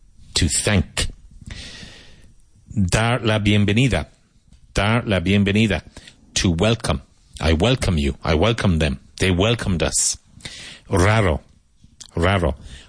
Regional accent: Ireland; Now, when I was growing up in Ireland, a lot of people had, not anymore, small portable gas heaters in their house.

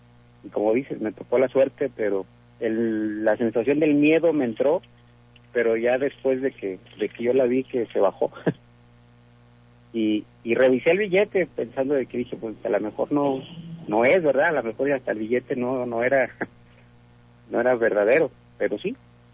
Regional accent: Guerrero, Mexico; now in Aguascalientes, Mexico; Yo soy de Guerrero.

